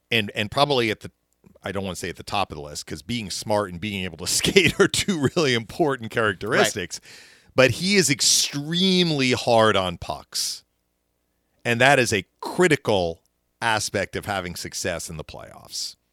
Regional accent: Boston, Massachusetts, United States; I grew up in Boston. Like you could bring a radio to the Boston Garden and listen to the Bruins or the Celtics.

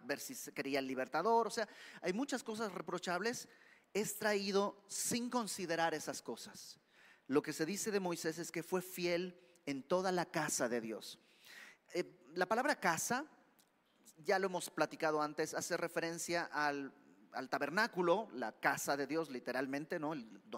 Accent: Santa Cruz de la Sierra, Santa Cruz, Bolivia; en el pueblo donde yo crecí, en Santa Cruz

